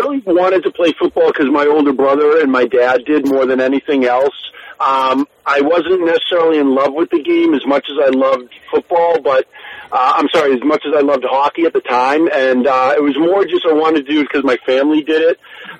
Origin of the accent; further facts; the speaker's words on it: Natick, Massachusetts, United States; I grew up in Natick. I was born in Wellesley, grew up in Natick, and but my family was from Swampscott